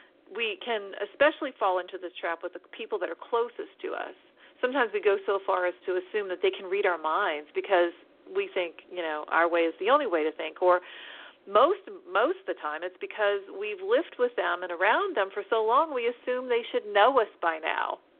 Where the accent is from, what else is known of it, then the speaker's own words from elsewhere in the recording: United States; I mean, look, I'm an American white woman who has lived in this current era of now